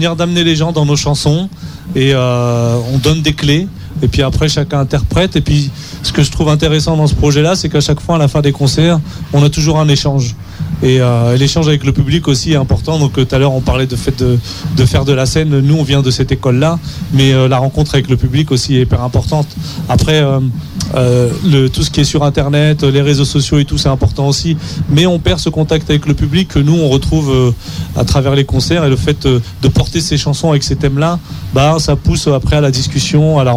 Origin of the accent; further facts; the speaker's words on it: Brittany, France; un concert chez moi en Bretagne